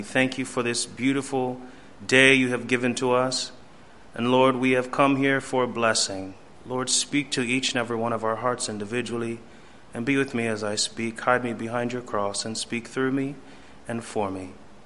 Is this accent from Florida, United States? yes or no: yes; Bradenton, Florida, United States; born there; I was born in Manatee Memorial Hospital in Bradenton, Florida, so I'm quite a bit a ways from home.